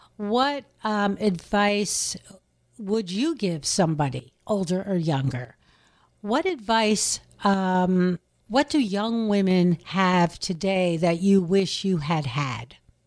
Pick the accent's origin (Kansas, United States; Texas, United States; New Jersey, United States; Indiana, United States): New Jersey, United States; also born or lived in New York City; now in Ithaca, United States; I think it's about 34 years now. I came from New Jersey, through New York City up to here